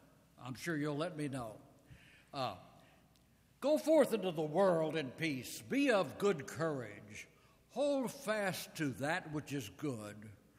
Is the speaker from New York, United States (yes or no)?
no; Beaumont, Texas, United States; We'll see what happens with the new pastor at our church in Beaumont. I'm from Beaumont.